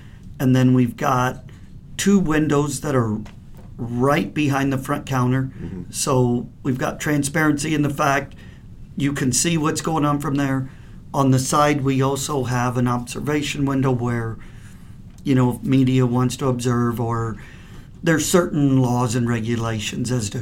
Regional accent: Council Bluffs, Iowa, United States; I remember, I grew up in Council Bluffs, Iowa, so I remember going with my folks to vote.

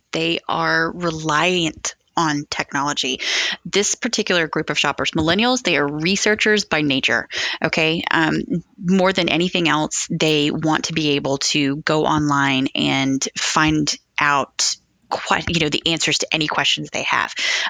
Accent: Nashville, Tennessee, United States; I'm from Tennessee. I was born and raised in Nashville

